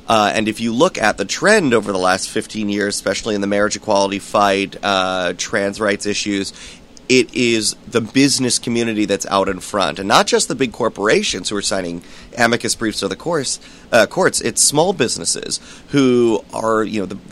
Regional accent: Fort Lauderdale, Florida, United States; now in Orlando, United States; I grew up in South Florida in the Fort Lauderdale area, and then was a proud University of Florida graduate, go Gators, and when I was graduating school, my family moved to the Orlando area, so that's home.

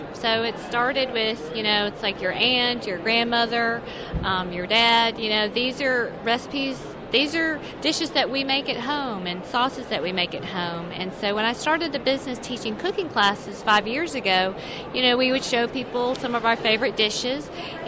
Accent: Georgia, United States; we grew up in Georgia, so we're really in many ways more southern, you know, southern in many of our lifestyle.

